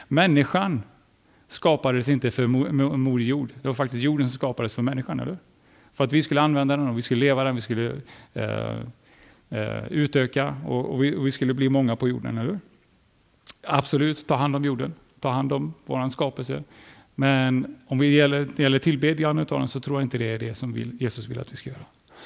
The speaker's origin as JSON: {"language": "Swedish", "country": "United States", "said": "Bara lite information ifrån, eller statistik ifrån mitt hemland eller USA ska man säga."}